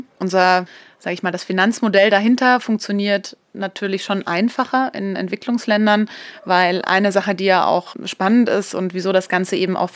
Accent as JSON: {"language": "German", "region": "Bavaria", "country": "Germany", "tie": "born or raised there", "also_born_or_lived": "Munich", "said": "ich bin zwar in München geboren, weil da mein Vater dann gerade gearbeitet hat, aber wir sind dann relativ bald wieder nach Oberfranken gezogen. Und von daher bin ich da auch einfach mit irgendwie aufgewachsen, dass man halt so in der Natur ist"}